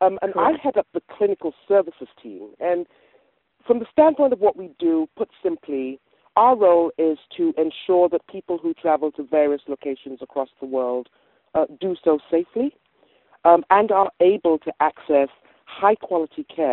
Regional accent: England, United Kingdom; accent: hybrid; also born or lived in West Africa; I'm originally from West Africa, but grew up in England, so it's a hybrid accent.

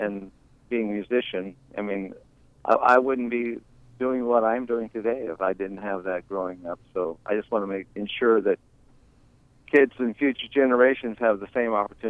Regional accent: Turkey; now in United States; I grew up in Turkey. I was a military army brat

